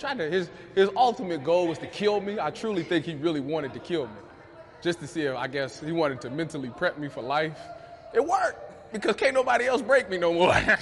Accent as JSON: {"language": "English", "town": "Cleveland", "region": "Ohio", "country": "United States", "tie": "born or raised there", "said": "Growing up in Cleveland, although I was born in 94, so I didn't see the quote-unquote glory days, but I know all about them."}